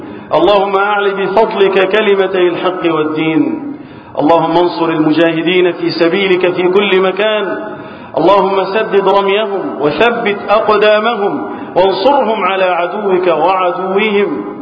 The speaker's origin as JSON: {"language": "Arabic", "country": "Egypt", "said": "اللهم احفظ بلدنا مصر وسائر بلاد المسلمين من الفتن."}